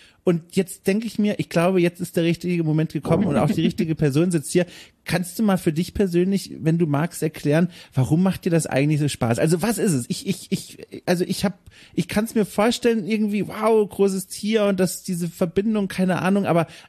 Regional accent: Southern Germany, Germany; Ich bin auf dem Dorf aufgewachsen im Süden Deutschlands

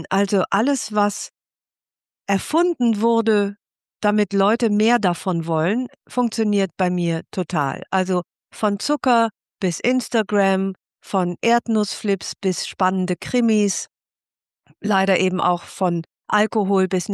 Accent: Rhineland, Germany; ich komme aus dem Rheinland, ich bin die Letzte auf der Party

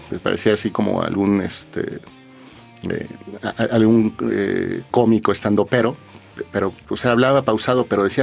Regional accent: Mexico; vengo de México, quiero hacerle una entrevista.

